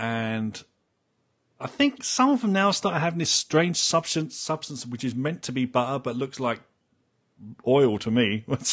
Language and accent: English; United Kingdom; And because we're terribly British, no one says anything.